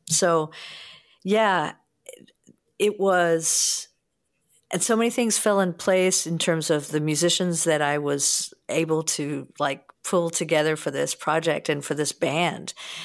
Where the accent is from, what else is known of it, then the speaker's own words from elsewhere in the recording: East Coast, United States; this is really about growing up on the East Coast, and this is what bluegrass was there.